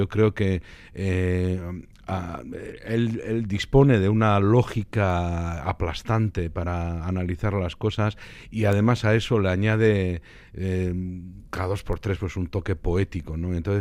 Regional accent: Basque Country, Spain; Y como los vascos, pues somos muy buenos.

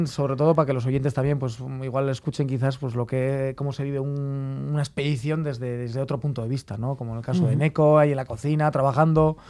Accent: Lemoa, Basque Country, Spain; es de mi pueblo, de Lemona concretamente

